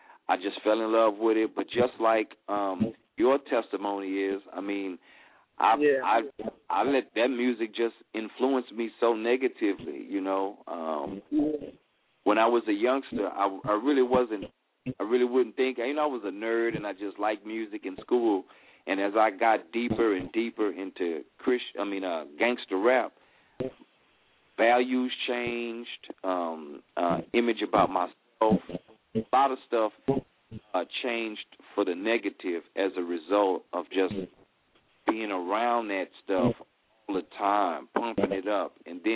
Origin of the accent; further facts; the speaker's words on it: Port Arthur, Texas, United States; I live in Texas. I'm from Port Arthur, Texas. Port Arthur, for those that don't know, is also what they call like one of the big breeding grounds for gangster rap down here in Texas.